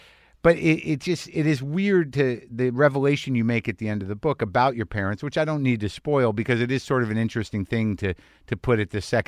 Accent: New Mexico, United States; born or raised there

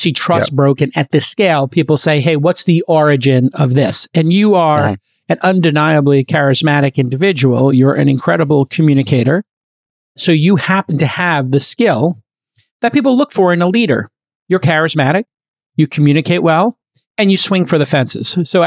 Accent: Brooklyn, New York, United States; No, I'm from Brooklyn. So it's New Jersey's like the sixth borough.

